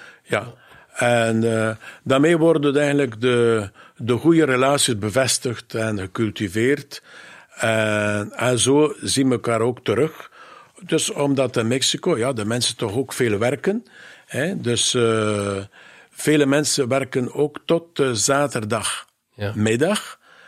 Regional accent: Belgium; iets waar dat men enorm als Europeaan voor gevoelig is, en zeker als Belg, omdat het...

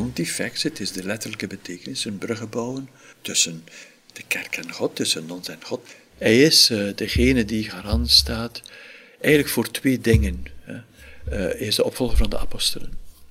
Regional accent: Ghent, Flanders, Belgium; moved away as an adult; Ja, ik kom uit Gent, ik kende in Brussel niets. Ja, toch een groot stad, hè.

